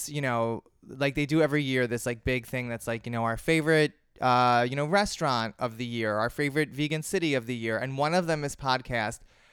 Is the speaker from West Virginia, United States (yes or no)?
no; Margate, New Jersey, United States; in my hometown in Margate, New Jersey, which is a small seaside town just outside of Atlantic City